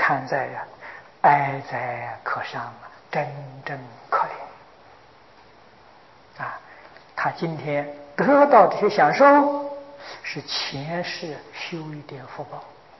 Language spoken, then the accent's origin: Chinese; China; 我们中国人常讲啊，有学问、有德行的人都不如啊。我们中国古人还常常为儿孙着想